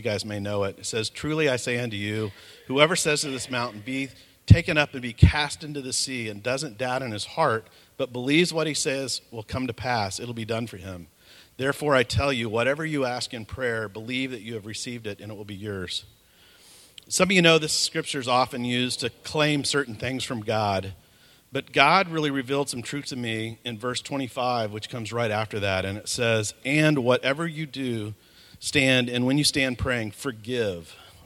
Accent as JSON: {"language": "English", "region": "Oklahoma", "country": "United States", "tie": "born there", "said": "So a little bit about me. I was born in Oklahoma to parents who both met in church and seemed to have life really together."}